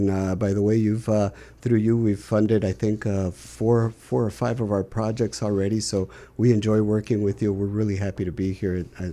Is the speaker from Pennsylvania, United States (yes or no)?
no; New York, United States; born there; My background is Dominican. I was born in New York. My family is from Dominican Republic.